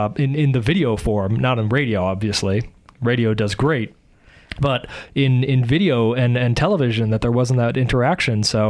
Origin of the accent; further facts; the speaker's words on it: Yuma, Arizona, United States; also born or lived in Phoenix; now in Prescott, United States; I'm not originally from Prescott. I'm from Yuma, Arizona, and then Phoenix.